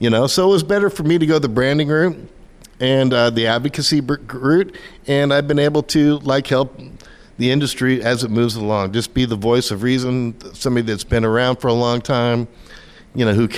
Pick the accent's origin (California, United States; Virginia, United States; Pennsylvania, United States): California, United States; San Diego; I grew up in San Diego, you know.